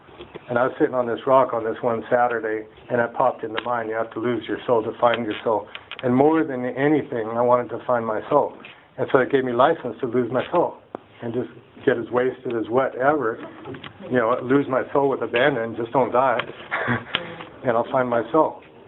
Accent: United States; Second was being … which was my family, and third was being American.

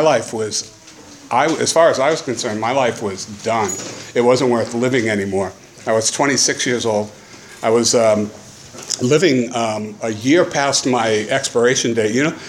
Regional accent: Oxnard, California, United States; now in Thailand; I'm an alcoholic from Oxnard.

